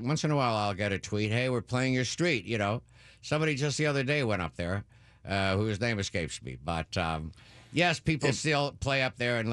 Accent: Thunder Bay, Ontario, Canada; moved away; I go, you know, and I go up to my hometown, Thunder Bay, about once

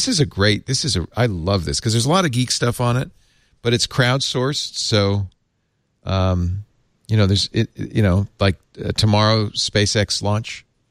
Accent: Northeast, United States; now in Petaluma, United States; I grew up in the Northeast. I never had a Dunkin' Donut. They finally put a Dunkin' Donut in Petaluma, and I had my first Dunkin' just a couple of days ago.

